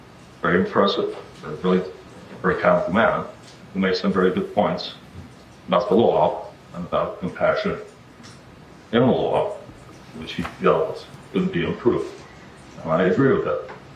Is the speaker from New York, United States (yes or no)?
yes; Bronx, New York, United States; I would have to say my background, I grew up in the Bronx, went to the public school system.